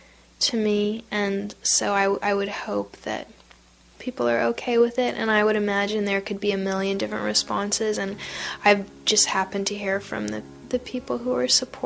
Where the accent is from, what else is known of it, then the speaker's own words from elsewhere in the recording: United States; also I am not an Iraqi, I'm an American, so I have somewhat of a read on our culture